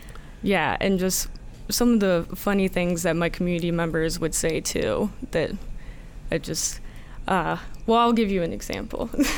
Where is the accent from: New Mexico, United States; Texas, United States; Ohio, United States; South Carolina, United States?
New Mexico, United States; And a great thing about growing up in New Mexico is I had the opportunity to learn Spanish as the first language to read and write.